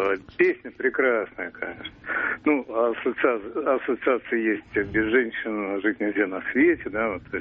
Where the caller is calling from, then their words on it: Moscow, Russia; я из Москвы.